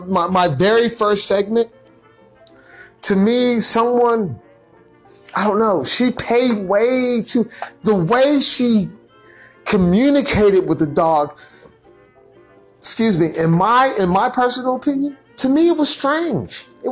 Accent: Georgia, United States; since I'm from Georgia, I love Dwight Howard

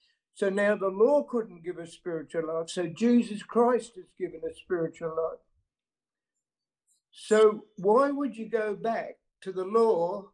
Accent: Western Australia, Australia; from Western Australia. I'm still in Western Australia.

